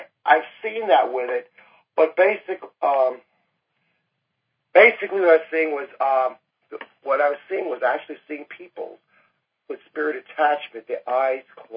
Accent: New York, United States; We're talking about now, this is the early 1970s, growing up in New York.

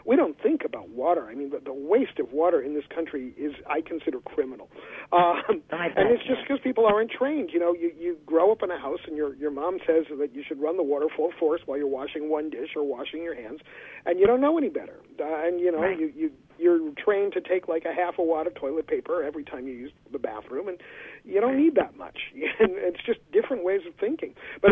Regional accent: New York City, New York, United States; I grew up with this brand. I grew up in New York City, so this was a local brand.

